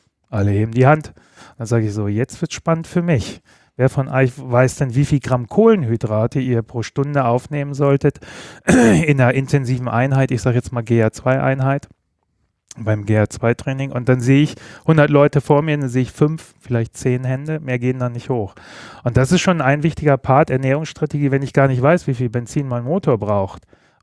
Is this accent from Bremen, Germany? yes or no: yes; Bremen, Germany; born there; Nee, ich bin tatsächlich gebürtiger Bremer